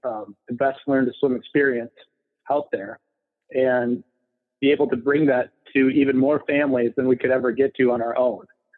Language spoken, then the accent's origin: English; United States; I grew up on Lake Michigan. My dad sold boats at the local marina, and my mom was a swim teacher.